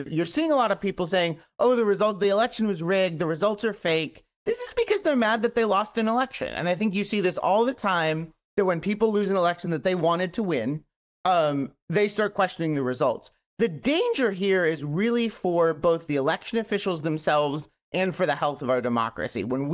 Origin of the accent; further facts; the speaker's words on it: Milwaukee, Wisconsin, United States; I have the exact same memories of you from growing up in Milwaukee, Wisconsin